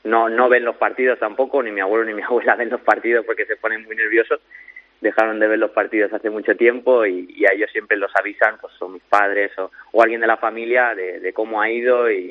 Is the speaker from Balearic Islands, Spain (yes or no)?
no; Region of Murcia, Spain; Bueno, él sigue ahí, en Murcia, en mi pueblo.